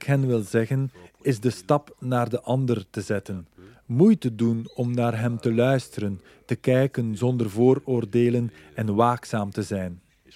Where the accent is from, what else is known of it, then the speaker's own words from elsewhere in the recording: DR Congo; Dus hoe kan je dan als Congolees zeggen, Vietnam interesseert me niet, het is zo ver weg.